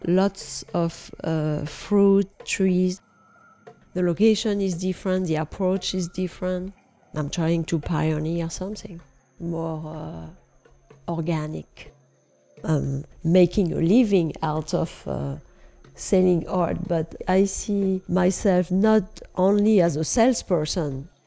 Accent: Brittany, France; moved away as an adult; now in United States; I'm a French citizen. I was born in France from Lebanese parents. And I grew up in Brittany, where I studied. And I came to United States 22 years ago.

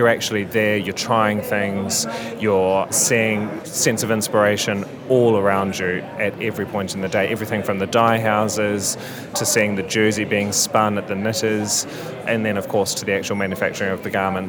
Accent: New Zealand; now in London, United Kingdom; I'm originally from New Zealand, of Danish ancestry, lived in London for the last 16 years.

